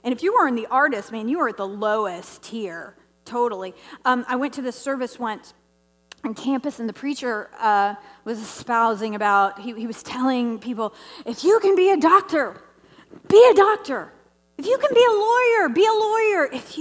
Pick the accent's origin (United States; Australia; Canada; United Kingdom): United States; Tennessee; I mean, she was from Georgia, and I was from Tennessee, you know.